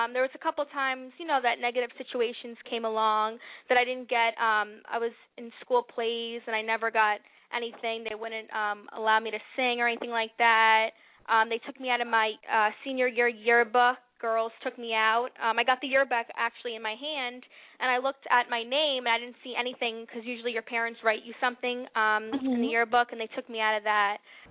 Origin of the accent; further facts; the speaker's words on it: New York, United States; Well, I'm from Westchester, New York.